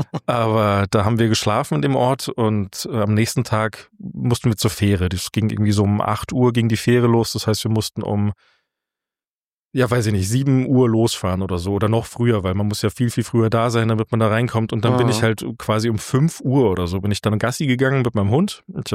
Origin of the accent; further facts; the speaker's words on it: Moosburg, Bavaria, Germany; born there; also born or lived in Freising; now in Fulda, Germany; Ich komme ursprünglich aus, ja, Moosburg bin ich geboren.